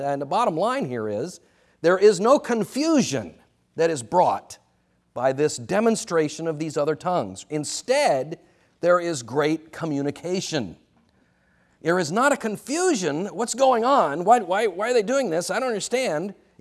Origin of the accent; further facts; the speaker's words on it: Texas, United States; I was born and raised in Texas.